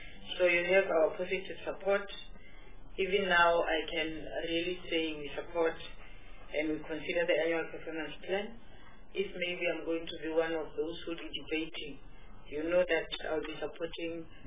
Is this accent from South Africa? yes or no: yes; Limpopo, South Africa; I'm from Limpopo province.